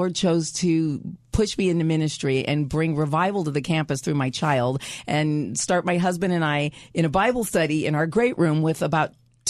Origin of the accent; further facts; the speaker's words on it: California, United States; also born or lived in San Francisco; I grew up pretty much in and around Southern California. I was born in San Francisco.